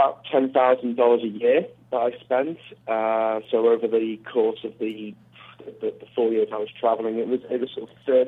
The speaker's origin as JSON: {"language": "English", "town": "Liverpool", "region": "North West England", "country": "United Kingdom", "tie": "born or raised there", "said": "headed back home to my hometown of Liverpool, England"}